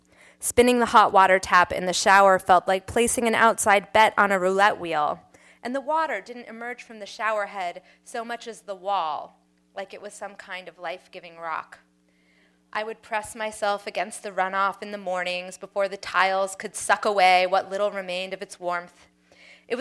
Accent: Kharkiv, Kharkiv Oblast, Ukraine; nobody from my hometown of Kharkov, Ukraine, had ever contacted me

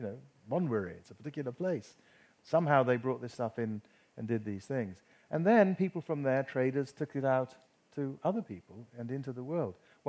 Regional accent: Kumasi, Ashanti, Ghana; I'm still connected to the street that I grew up in Kumasi.

